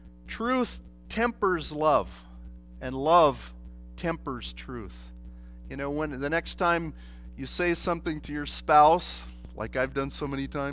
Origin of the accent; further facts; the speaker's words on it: Idaho, United States; when I was a kid in the Lutheran Sunday school, I grew up out in Idaho, and I wasn't even in a Christian family, but somehow my mom sent me to a Sunday school in a Lutheran church.